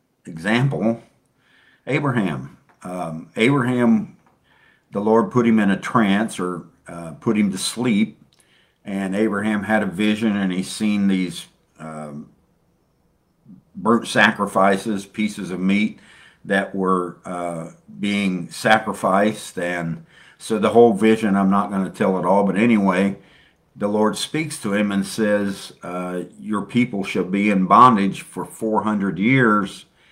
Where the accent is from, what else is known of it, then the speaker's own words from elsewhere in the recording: Dayton, Ohio, United States; I'm from Dayton, Ohio